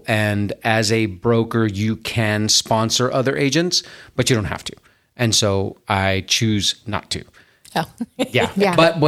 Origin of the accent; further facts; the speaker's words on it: Laredo, Texas, United States; So when I'm originally from Laredo, Texas, and I wanted to be a U.S. Customs House broker.